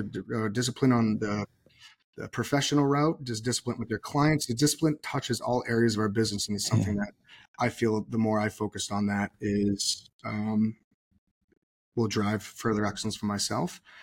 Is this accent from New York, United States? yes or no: no; Portland, Maine, United States; I'm going to always go to my hometown, Portland, Maine.